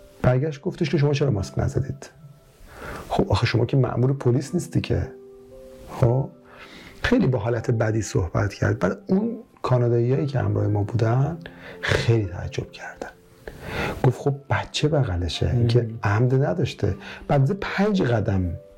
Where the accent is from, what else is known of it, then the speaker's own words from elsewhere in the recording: Mazandaran, Iran; ما مازندرانی هستیم، … ما یه خورده سیستممون، خب بچه‌ای که از شهرستان میان مثل خود من یه حالت عاطفی دارن.